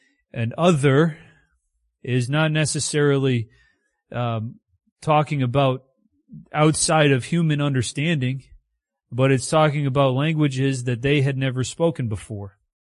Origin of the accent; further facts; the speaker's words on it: United States; I'm American, so I have like everything, right?